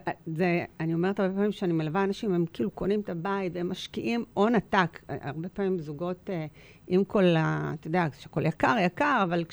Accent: Ra'anana, Central District, Israel; אני מרעננה במקור הזה, אני גם מכירה מאוד את רעננה

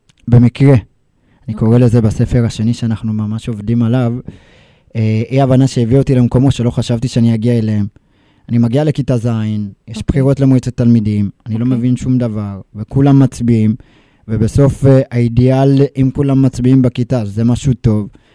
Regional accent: Afula, Northern District, Israel; אני במקור מאפולה, אני מחובר נפשית לאפולה.

